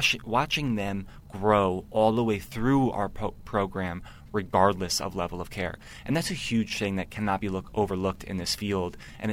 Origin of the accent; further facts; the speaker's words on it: New York, United States; I was coming from New York. All my family's in New York. My whole life is rooted in New York.